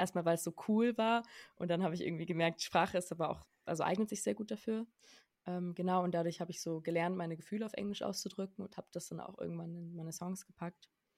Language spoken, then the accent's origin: German; Amsterdam, North Holland, Netherlands; also born or lived in Frankfurt; now in Berlin, Germany; ich komme ursprünglich aus Amsterdam und bin aber dann irgendwann nach Frankfurt gezogen und danach nach Berlin nach dem Abi.